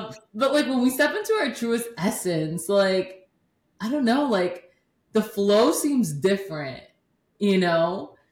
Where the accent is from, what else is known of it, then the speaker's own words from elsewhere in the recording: Vermont, United States; I grew up in Vermont, like, I'm Dominican, I ride horses, I sound like Bernie Sanders half the time.